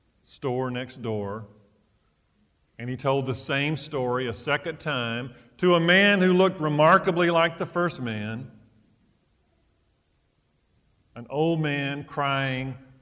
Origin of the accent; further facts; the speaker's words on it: Georgia, United States; The great Southern novelist Flannery O'Connor, from my home state of Georgia, once wrote